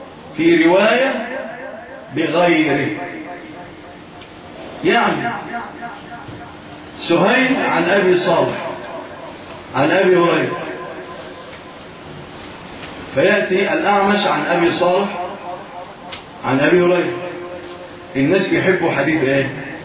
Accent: Egypt

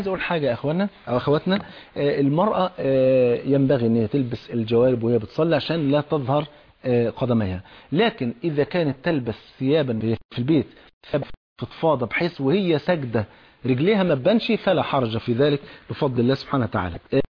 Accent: Palestine; أنا فلسطيني

